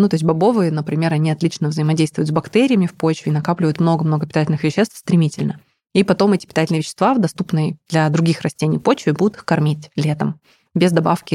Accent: Siberia, Russia; Это тоже можно, но я, видишь, родом из Сибири.

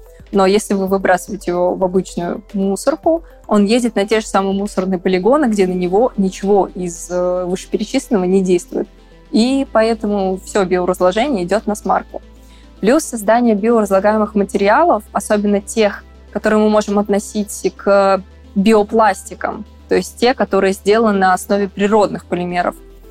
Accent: Nizhny Novgorod, Nizhny Novgorod Oblast, Russia; Я однажды читала лекцию в Нижнем Новгороде, в моем родном городе

